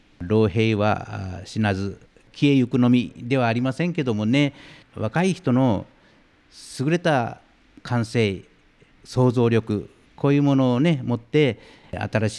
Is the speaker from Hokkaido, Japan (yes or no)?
no; Kumamoto, Japan; 私は最初にねの話にありましたように熊本の出身なんで、熊本っていうのは麦味噌なんですね